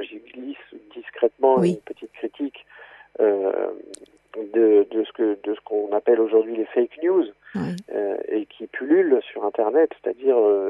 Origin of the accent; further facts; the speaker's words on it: Paris, Île-de-France, France; je suis parisien de naissance. Mm-hmm. J'ai toujours vécu à Paris